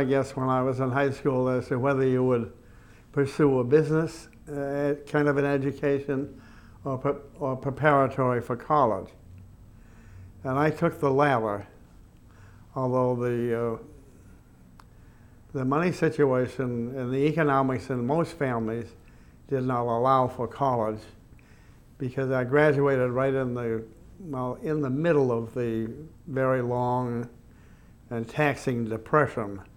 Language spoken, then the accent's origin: English; Natick, Massachusetts, United States; also born or lived in Boston; I grew up in Natick because my mother and father came here when I was very young, maybe 6 months or something like that. And we settled in East Natick